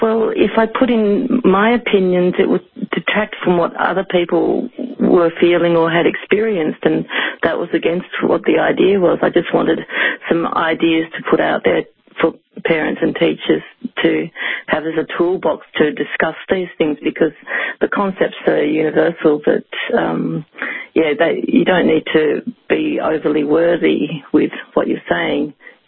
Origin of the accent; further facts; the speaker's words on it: Tasmania, Australia; even though I'm from Tasmania, I have seen inequality my whole life